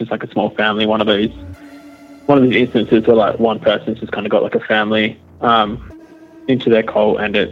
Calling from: Western Australia, Australia; I'm calling from Western Australia.

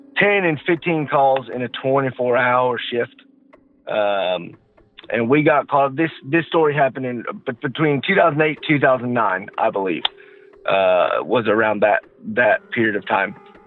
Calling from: Georgia, United States; from Georgia.

